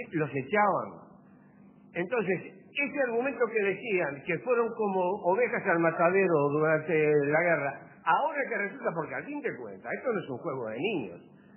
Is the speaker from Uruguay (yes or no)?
yes; Uruguay; porque como uruguayo tengo que decir que siento la vergüenza